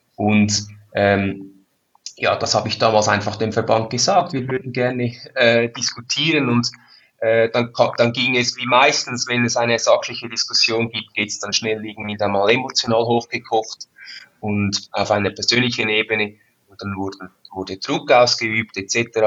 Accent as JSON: {"language": "German", "country": "Switzerland", "said": "aber ich bin ein stolzer Schweizer"}